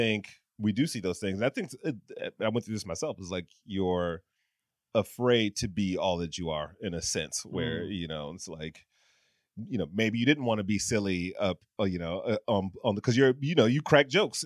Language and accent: English; Detroit, Michigan, United States; That's funny. I'm from Detroit, and I was on a phone call with some folks